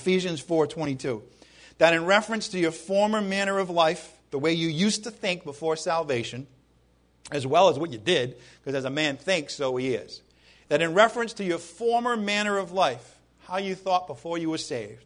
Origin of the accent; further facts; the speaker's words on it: New England, United States; I'm coming from New England, where we just let it all hang out.